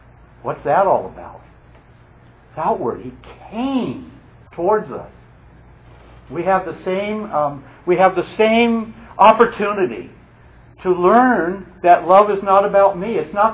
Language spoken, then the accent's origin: English; Santa Monica, California, United States; I grew up in Santa Monica, went to Santa Monica High School, went to Santa Monica City College, went into the service in Santa Monica, got out of the service, and my dad had moved Huntington Beach.